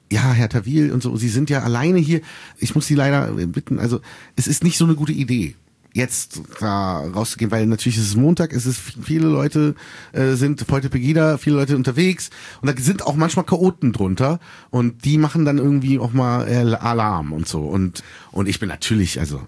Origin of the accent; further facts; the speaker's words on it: Berlin, Germany; born there; Menschen wie mich, die hier geboren sind, in Berlin geboren sind, ich liebe mein Heimatland Deutschland, ich singe auf Deutsch, ich texte auf Deutsch, ich denke auf Deutsch.